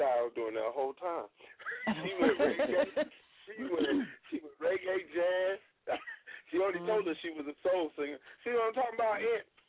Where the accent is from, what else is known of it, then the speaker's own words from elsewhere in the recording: Steubenville, Ohio, United States; I'm from Ohio myself. Okay. From Steubenville, where they had them rapists at.